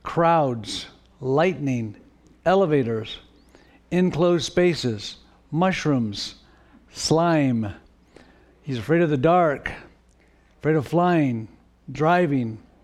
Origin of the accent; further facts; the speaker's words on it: Portland, Oregon, United States; We're from Portland. That's where the Portland Trail Blazers are.